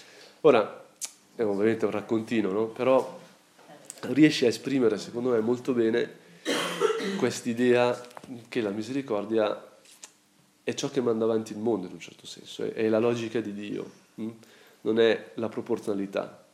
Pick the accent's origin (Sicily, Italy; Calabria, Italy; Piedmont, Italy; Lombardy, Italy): Lombardy, Italy; sono brianzolo